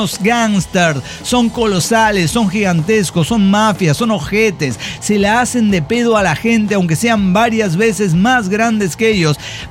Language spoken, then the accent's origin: Spanish; Ciudad Juárez, Chihuahua, Mexico; Y yo le dije, que soy de Juárez, señor.